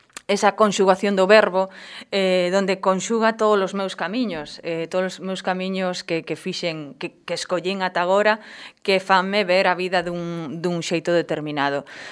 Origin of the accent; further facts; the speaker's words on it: Galicia, Spain; son media galega, media portuguesa, porque teño raíces portuguesas